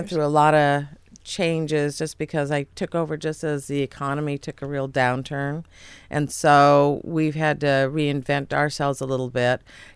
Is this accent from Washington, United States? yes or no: yes; Seattle, Washington, United States; I grew up in Seattle. My parents moved there from Chicago in 1962 in time for the World's Fair.